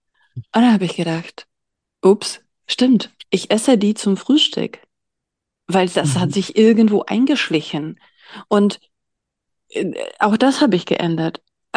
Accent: Czechia; Also ich bin in Tschechien groß geworden und habe da auch studiert.

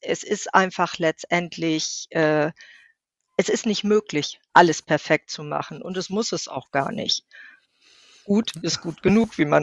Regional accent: Bremen, Germany; born or raised there; now in Cuxhaven, Germany

